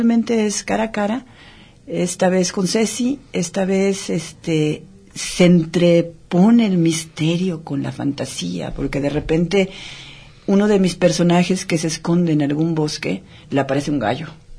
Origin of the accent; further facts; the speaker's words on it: Guadalajara, Jalisco, Mexico; moved away as an adult; yo salí de Guadalajara hace 16 años